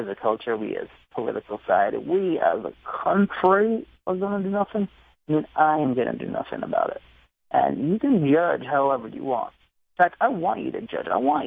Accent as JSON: {"language": "English", "region": "New England", "country": "United States", "tie": "born or raised there", "said": "Like, I grew up in New England, we used to go get sugar on snow."}